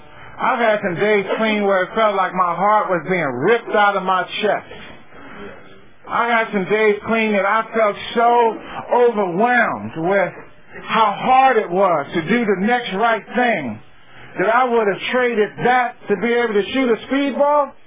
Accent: Chicago, Illinois, United States; also born or lived in San Francisco; I came from Chicago. I grew up in Chicago. I moved from Chicago to California, lived in San Francisco for 10, 12 years, and my addiction ran amok.

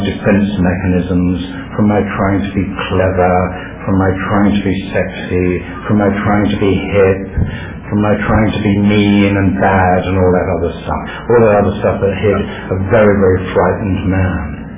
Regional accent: England, United Kingdom; look here, I'm English, we don't do that sort of thing.

